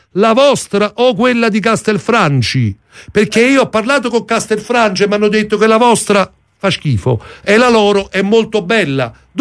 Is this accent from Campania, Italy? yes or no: yes; Naples, Campania, Italy; io vengo da Napoli